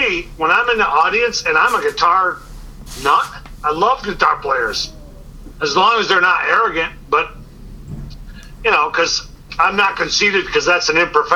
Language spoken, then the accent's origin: English; Northeast, United States; It's like I'm from the Northeast and we used to get a lot of snow.